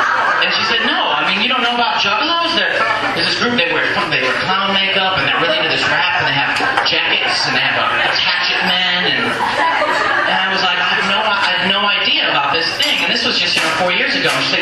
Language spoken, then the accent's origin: English; Ohio, United States; I mean, I'm from Ohio